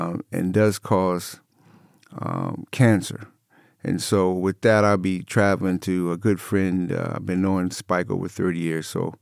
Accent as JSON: {"language": "English", "town": "Plainfield", "region": "New Jersey", "country": "United States", "said": "growing up on the East Coast, I know you from right outside Philly there in New Jersey, and I'm from right outside Plainfield, which is out New York, right outside of New York City in Newark."}